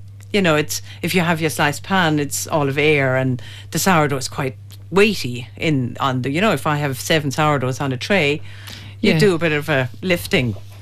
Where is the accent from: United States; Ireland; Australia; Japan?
Ireland; And I have soda, just to prove that we are traditional Irish bakers as well.